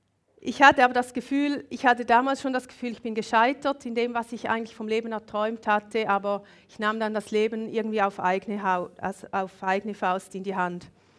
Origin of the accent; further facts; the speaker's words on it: Thurgau, Switzerland; ich bin auf dem Seerücken aufgewachsen.